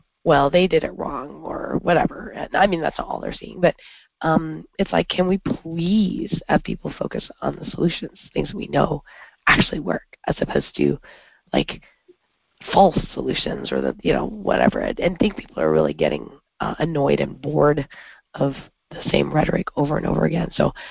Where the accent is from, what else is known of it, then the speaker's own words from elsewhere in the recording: Canada; now in United States; I'm from Canada and all of Canada is north of here.